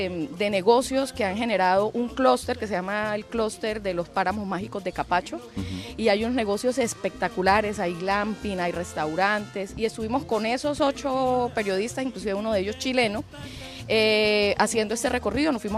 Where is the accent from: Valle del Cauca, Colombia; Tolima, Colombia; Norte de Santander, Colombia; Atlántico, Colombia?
Norte de Santander, Colombia; Ocaña; Ay, yo soy ocañera.